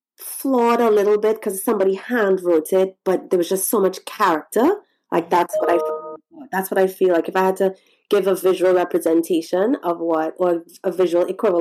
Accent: Trinidad & Tobago; Being a Trinidadian myself, born and raised

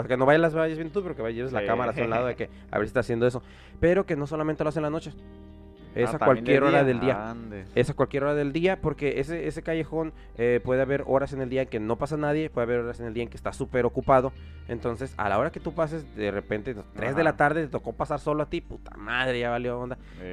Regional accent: Mexico; nosotros como mexicanos escuchamos

